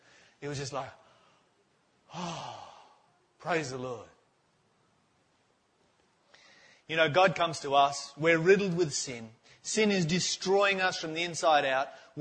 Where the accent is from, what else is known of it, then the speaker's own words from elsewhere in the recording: Tasmania, Australia; I grew up in Tasmania and we used to get snow.